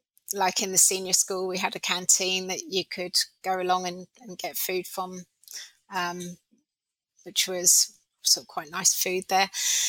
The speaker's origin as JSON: {"language": "English", "town": "Southampton", "region": "South East England", "country": "United Kingdom", "tie": "born or raised there", "moved": "as an adult", "lives_now": "Australia", "said": "I grew up in Southampton in the UK. That's famous for being where the Titanic sailed from."}